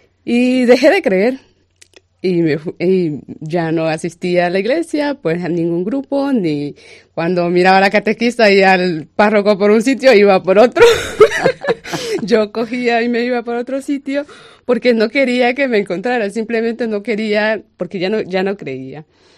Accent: Honduras; now in Spain; Yo soy de Honduras y llevo 4 años aquí en España.

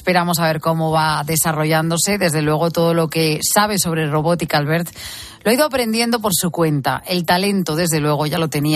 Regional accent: Aragon, Spain; bueno, yo sí, como soy maña, pero de la puerta nunca he pasado.

